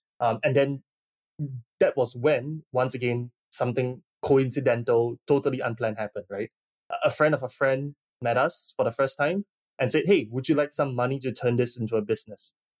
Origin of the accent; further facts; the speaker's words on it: Singapore; I think I always consider myself very fortunate to be born and raised in Singapore.